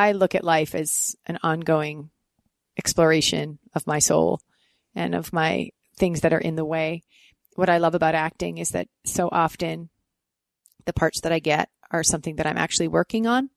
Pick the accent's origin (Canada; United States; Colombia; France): Canada; being a Canadian actually really helped me to support myself as an actress